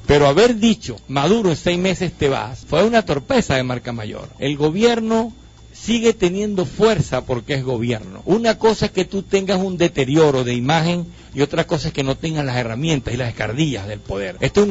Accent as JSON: {"language": "Spanish", "country": "Venezuela", "said": "porque somos todos venezolanos protegidos por esta constitución."}